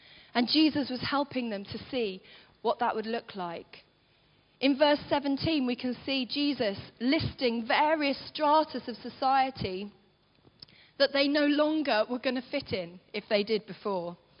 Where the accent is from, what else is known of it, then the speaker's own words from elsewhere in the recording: London, United Kingdom; You know, maybe it's because I'm a Londoner and all of that. And we've got a strong sense sometimes of where we live being who we are.